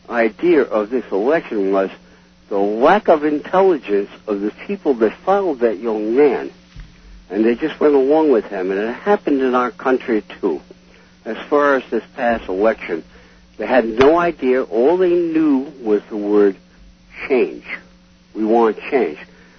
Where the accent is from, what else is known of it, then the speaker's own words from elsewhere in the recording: Johnstown, New York, United States; Hi, I'm not from Pennsylvania. I'm from Johnstown, New York.